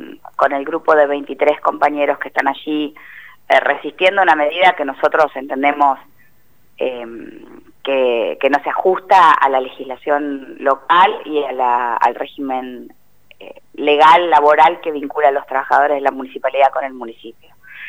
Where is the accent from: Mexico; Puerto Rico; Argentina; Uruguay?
Argentina; Zapala, Neuquén; Sí me toca como Zapalina, como funcionaria, como ex intendente